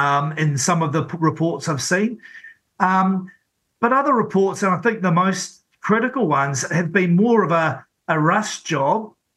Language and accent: English; Taradale, Hawke's Bay, New Zealand; I'm a kid from Hawke's Bay myself, born and bred in Tarradale, Church Road